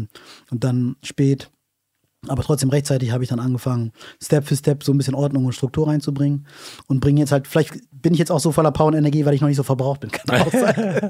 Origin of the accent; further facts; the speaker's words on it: Hanover, Lower Saxony, Germany; born or raised there; also born or lived in Bothfeld